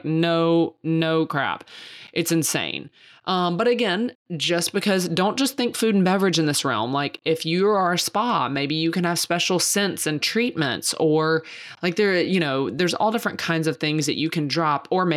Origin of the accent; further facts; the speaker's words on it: the South, United States; I said dressing because I'm from the South, y'all.